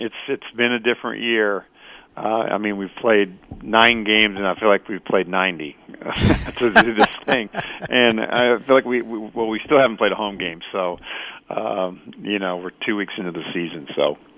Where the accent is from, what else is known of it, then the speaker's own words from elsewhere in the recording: Evansville, Indiana, United States; Andy Bennis is the pitcher, and he's from my hometown in Evansville, so I know Andy and kind of talked to him through his career.